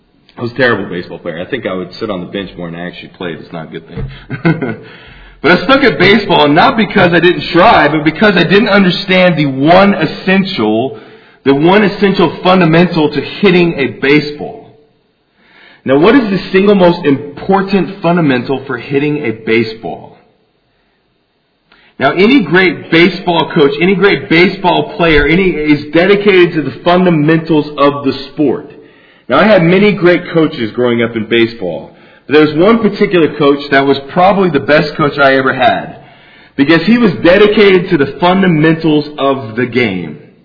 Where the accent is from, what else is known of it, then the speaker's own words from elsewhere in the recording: Huntsville, Alabama, United States; but I grew up here in Huntsville, the son of an engineer, and growing up here in Huntsville, I played many different kinds of sports.